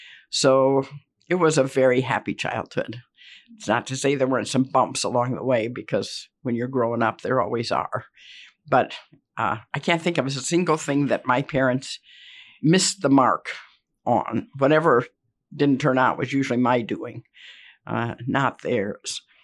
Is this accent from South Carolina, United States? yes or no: no; Mishawaka, Indiana, United States; My parents had chosen to move out into the country about 3 miles south of Mishawaka.